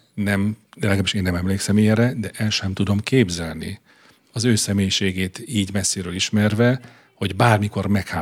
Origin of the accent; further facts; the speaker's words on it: Budaörs, Pest, Hungary; mert én ugye budaörsi vagyok